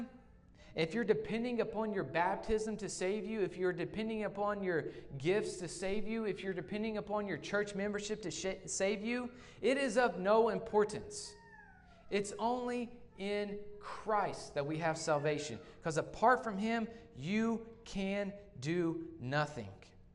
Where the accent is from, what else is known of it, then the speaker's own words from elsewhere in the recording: United States; Like, I'm an American. You know, I'm America.